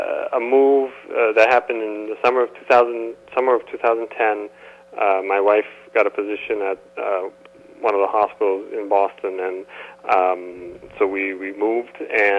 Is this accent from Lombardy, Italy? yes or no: no; Rome, Lazio, Italy; English is a second language; moved away as an adult; now in United States; Yes, I'm from Rome. I moved to the U.S. in 2008.